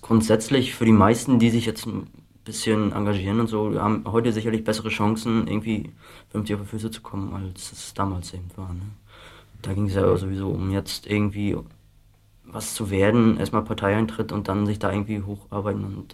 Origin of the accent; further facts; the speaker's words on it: Sternberg, Mecklenburg-Vorpommern, Germany; ich bin Sternberger und das sind die Besten oder ich bin Mecklenburger.